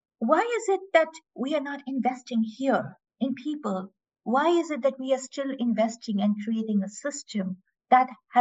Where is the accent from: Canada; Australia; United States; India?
India; moved away as an adult; I grew up in India and I spent practically all my life there till I moved out recently.